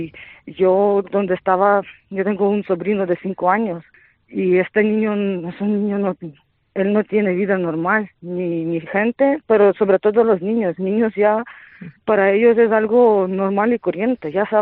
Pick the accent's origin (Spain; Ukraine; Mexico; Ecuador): Ukraine; Spanish is a second language; cuando estuve en mi país era un ataque de pánico y llorando, no sabía qué hacer, dónde esconderme